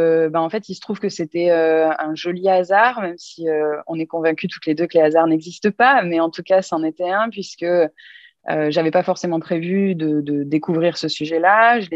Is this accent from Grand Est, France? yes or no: no; Hossegor, Nouvelle-Aquitaine, France; moi, j'ai grandi dans les Landes. Mes parents habitaient et habitent toujours au Segor, donc une région assez agréable. Donc, j'ai grandi là.